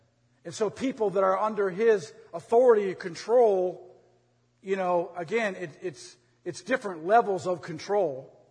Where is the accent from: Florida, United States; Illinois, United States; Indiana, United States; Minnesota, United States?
Minnesota, United States; now in Augusta, United States; No, of course, we're in Augusta, Georgia. I'm from Minnesota. They call Minnesota the state of hockey.